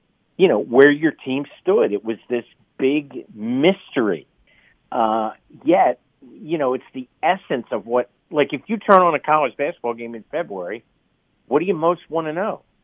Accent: Philadelphia, Pennsylvania, United States; I was labeled by a reporter in my hometown of Philadelphia

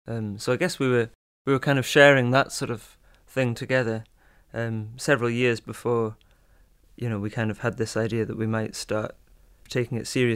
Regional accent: North East England, United Kingdom; more broadly where we're from is like the Borders, you know, even though we're from Northumberland.

